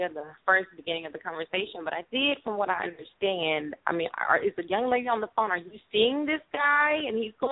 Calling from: Georgia, United States; I'm calling in from Georgia.

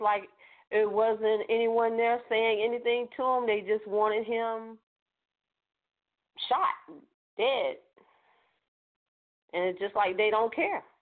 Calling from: Orlando, Florida, United States; I'm calling from Orlando.

